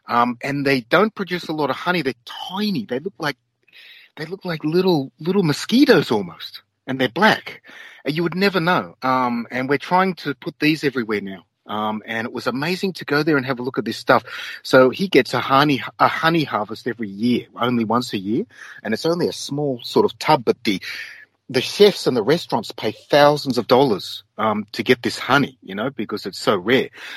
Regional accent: Australia; And being an Australian, I was walking around in thongs

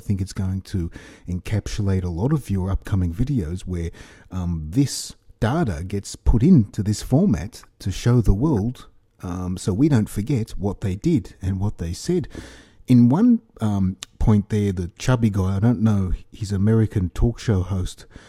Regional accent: Australia; as an Australian, that is absolutely horrifying

